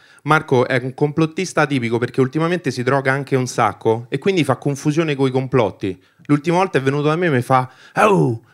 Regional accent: Albania; Io sono albanese.

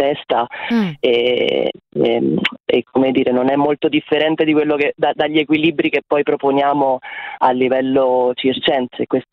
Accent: Colonna, Lazio, Italy; al mio paesino vicino Roma, ai Castelli Romani, che sono super orgogliosa.

